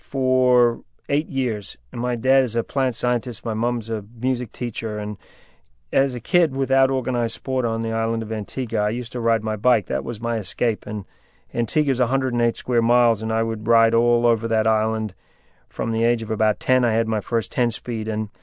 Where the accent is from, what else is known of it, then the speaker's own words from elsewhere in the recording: Canterbury, New Zealand; my hometown in Canterbury, New Zealand.